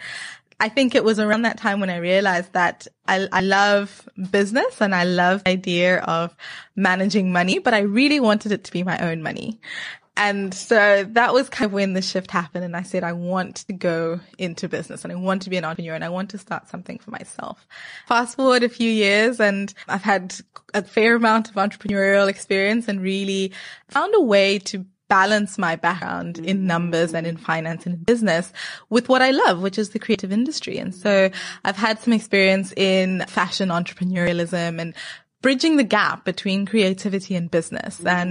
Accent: Zimbabwe; I'm Zimbabwean. Oh, Zimbabwe. I'm born and bred in Zimbabwe, yes. Proud Zimbabwean.

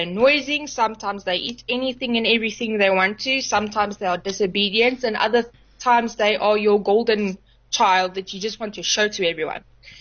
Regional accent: Johannesburg, Gauteng, South Africa; now in Nelspruit, South Africa; I'm not from Nelspruit originally. I came from Joburg.

